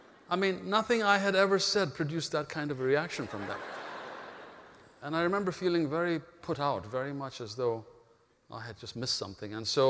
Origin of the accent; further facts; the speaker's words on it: Ethiopia; because I was born in Ethiopia and not in India, my destiny was completely different from theirs. I grew up speaking the Ethiopian language very fluently.